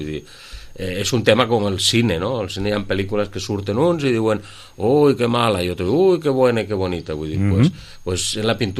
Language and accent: Catalan; Vilanova i la Geltrú, Catalonia, Spain; now in Sitges, Spain; No som tots de Sitges, jo sóc del poble del costat.